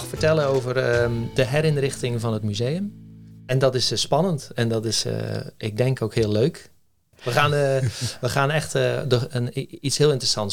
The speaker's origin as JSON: {"language": "Dutch", "town": "Sommelsdijk", "region": "South Holland", "country": "Netherlands", "tie": "born or raised there", "lives_now": "Middelharnis, Netherlands", "said": "Geboren en getogen in Sommelsdijk."}